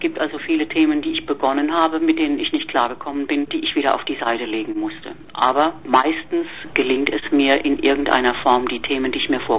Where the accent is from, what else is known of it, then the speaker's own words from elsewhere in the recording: Mannheim, Baden-Württemberg, Germany; Ich bin Europäerin, ich komme aus der Kurpfalz